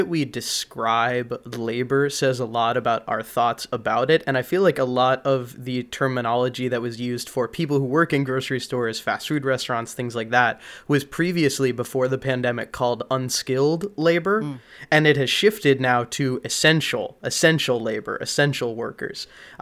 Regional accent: Arizona, United States; Arizona is my home state, and it was interesting going back through and doing some research on this and seeing stories with my own byline.

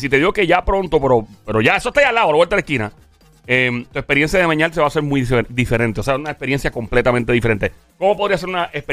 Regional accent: Cagua, Aragua, Venezuela; Tú pareces de Cagua. Y yo soy de Cagua.

